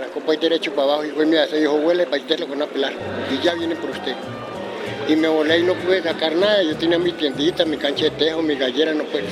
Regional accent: Roncesvalles, Tolima, Colombia; Yo vine de Roncesvalles, Tolima

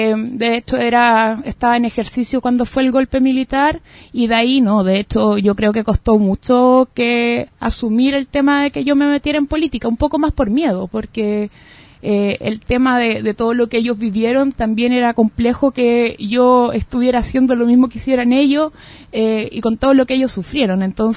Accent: San Miguel, Santiago Metropolitan, Chile; yo nací en San Miguel, nací en Miguel Luis Cerda con departamental, de ahí como a los 14 años me cambié a vivir a la segunda avenida con la tercera transversal y como a los 31, yo tengo 34

